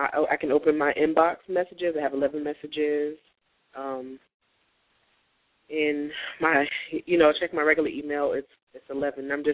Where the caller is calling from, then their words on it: North Carolina, United States; And I'm calling from North Carolina.